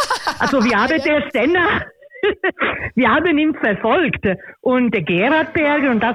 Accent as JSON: {"language": "German", "town": "Imola", "region": "Emilia-Romagna", "country": "Italy", "second_language": "German", "said": "Also ich komme aus Imola und Imola ist bekannt für Formel 1"}